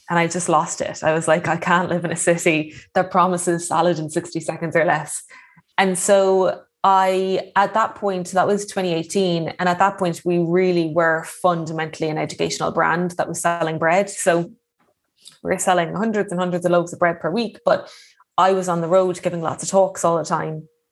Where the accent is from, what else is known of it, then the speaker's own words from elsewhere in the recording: Ireland; now in United Kingdom; as an Irish person living in the countryside of Britain throughout that time